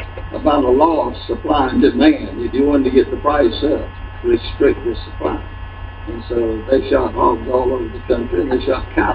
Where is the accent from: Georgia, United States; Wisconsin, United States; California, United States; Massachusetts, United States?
Georgia, United States; But I grew up in South Georgia.